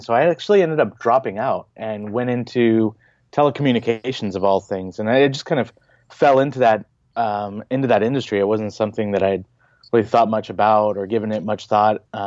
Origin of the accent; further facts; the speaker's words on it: California, United States; I grew up in the Bay Area.